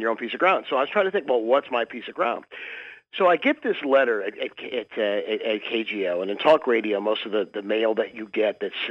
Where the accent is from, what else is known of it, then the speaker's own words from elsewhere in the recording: San Leandro, California, United States; I wrote all these stories, everything I think of about growing up in San Leandro.